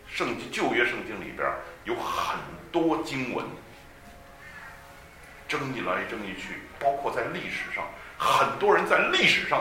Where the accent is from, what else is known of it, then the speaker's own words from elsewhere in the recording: China; 我们中国人从来没有这种的文化